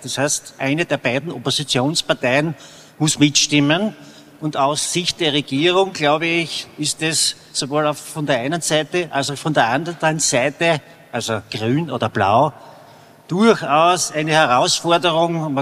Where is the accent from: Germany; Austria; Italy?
Austria; Styria; Ich komme aus der Steiermark, ihr wisst es, da gibt's einen guten Wein.